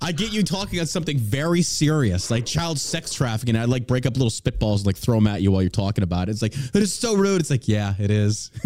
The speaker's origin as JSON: {"language": "English", "region": "Texas", "country": "United States", "said": "As a Texan, I go to New York and spend the summers with my family in Staten Island."}